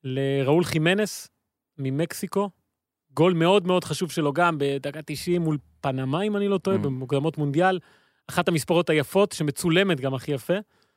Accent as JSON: {"language": "Hebrew", "town": "Haifa", "region": "Haifa District", "country": "Israel", "said": "אני חיפאי הרי, של שמיניות"}